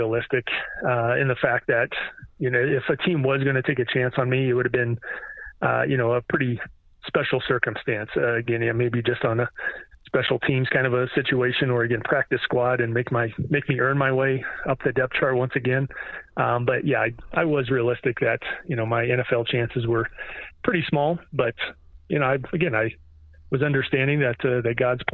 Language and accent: English; Shelby, Nebraska, United States; My hometown was Shelby, Nebraska, and population is around 700 people, so pretty small.